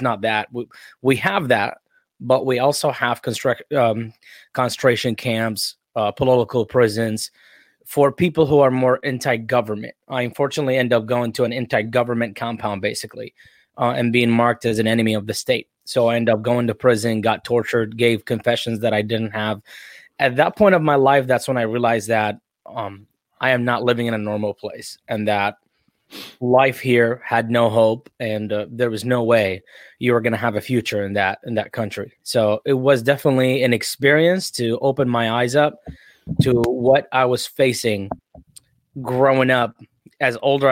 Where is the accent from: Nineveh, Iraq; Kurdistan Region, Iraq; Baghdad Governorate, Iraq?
Baghdad Governorate, Iraq; Baghdad; I grew up in Baghdad, Iraq, you know, in Baghdad, grew up under Saddam regime